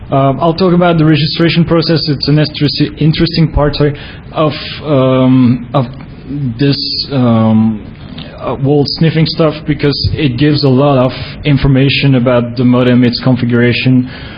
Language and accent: English; Belgium; English is a second language; I come from Belgium, so sorry about the accent sometimes.